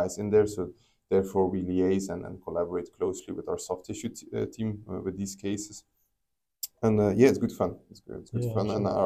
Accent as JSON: {"language": "English", "country": "Belgium", "second_language": "English", "said": "Like, I come from Belgium, there's nowhere close anything similar in Belgium to this clinic, the level, the expertise."}